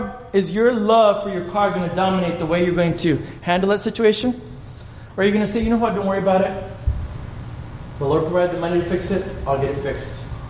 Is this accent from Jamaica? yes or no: no; Mexico; first language Spanish; English is a second language; now in United States; when I come across from Mexico into the United States, my first language was Spanish and then I learned English. My dominant language is English, believe it or not. But I speak good Spanish.